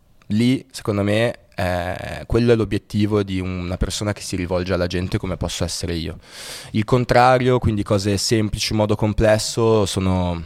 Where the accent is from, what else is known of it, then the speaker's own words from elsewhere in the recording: Genoa, Liguria, Italy; non tanto perché essendo genovese devi scrivere in un certo modo o devi sentirti il peso di essere genovese